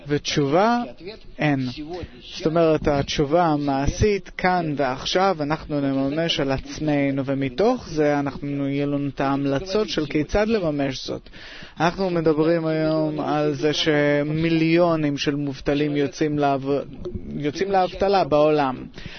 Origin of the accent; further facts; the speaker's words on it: Belarus; מבלרוסיה.